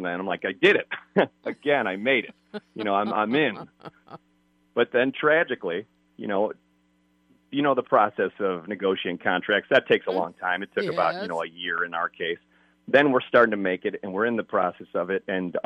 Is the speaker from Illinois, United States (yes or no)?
yes; Chicago, Illinois, United States; I'm a diehard Cubs fan. I'm from Chicago.